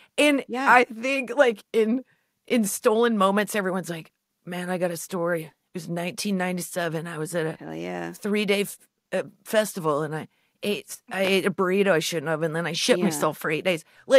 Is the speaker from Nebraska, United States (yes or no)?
yes; Nebraska, United States; And we're both from Nebraska.